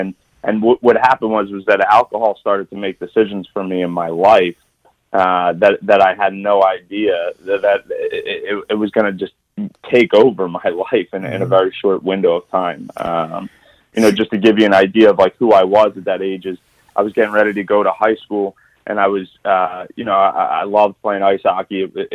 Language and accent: English; United States; So I'm a guy that grew up in Delaware County, just like any other, young man.